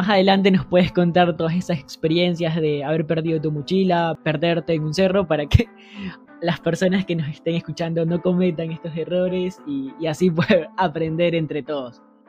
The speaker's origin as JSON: {"language": "Spanish", "country": "Ecuador", "said": "yo soy de Ecuador"}